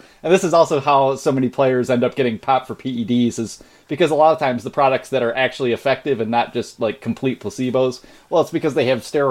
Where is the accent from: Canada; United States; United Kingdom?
Canada